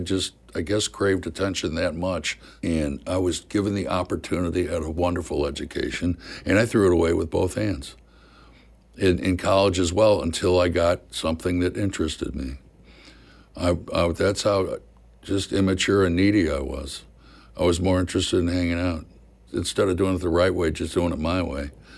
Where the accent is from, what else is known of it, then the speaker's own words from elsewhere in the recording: Missouri, United States; moved away as an adult; I'm a hick from Missouri coming in and gosh.